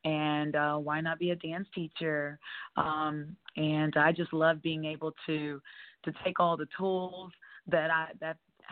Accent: Ohio, United States; now in Dallas, United States; I'm originally from the Buckeye State. I have to rep my Ohio. I graduated from the Ohio State University.

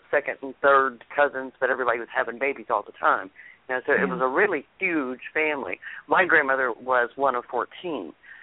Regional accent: Texas, United States; I grew up in Texas, in the Louisiana area, yes.

